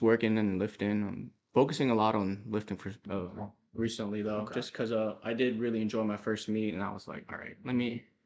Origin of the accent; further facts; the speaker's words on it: Philippines; moved away; since I moved from the Philippines, I've been here all my whole life.